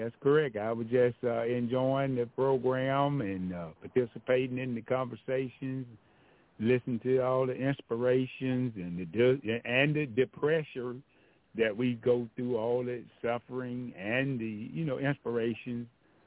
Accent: Alabama, United States; So I'm an Alabama boy.

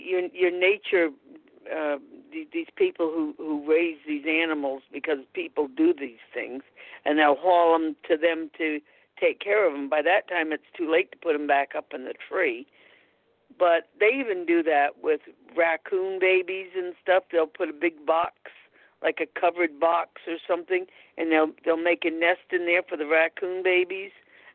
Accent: Scotland, United Kingdom; I'm Scottish.

